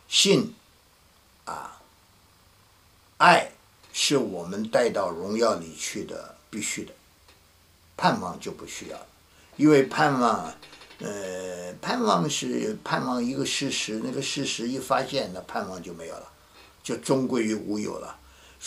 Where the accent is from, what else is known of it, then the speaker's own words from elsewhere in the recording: China; 我们中国人说爱呀，还有一句形容词很好，情人眼里出西施。